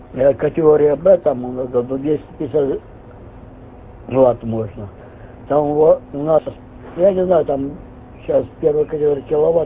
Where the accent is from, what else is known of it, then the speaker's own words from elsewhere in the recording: Zhytomyr, Zhytomyr Oblast, Ukraine; Я сам из Житомира родом. Там родился